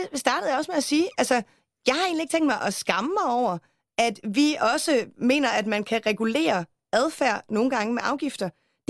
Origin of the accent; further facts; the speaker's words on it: Central Denmark Region, Denmark; Region Midtjylland, hvor jeg kommer fra